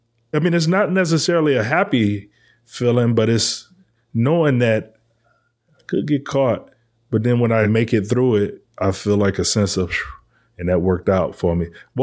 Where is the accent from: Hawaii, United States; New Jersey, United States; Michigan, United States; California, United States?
Michigan, United States; Detroit; For KC and I growing up in Detroit in the 80s, there was this other guy that liked Maseratis too.